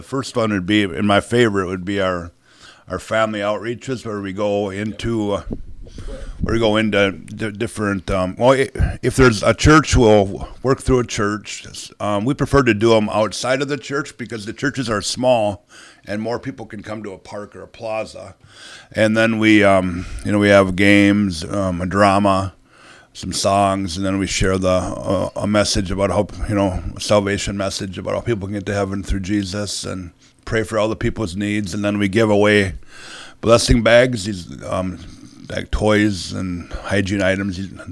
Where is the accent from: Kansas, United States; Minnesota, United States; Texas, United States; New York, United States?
Minnesota, United States; Madison; Well, I grew up in Madison from the age I was 2. Now we moved from Minneapolis, and then graduated from Madison High School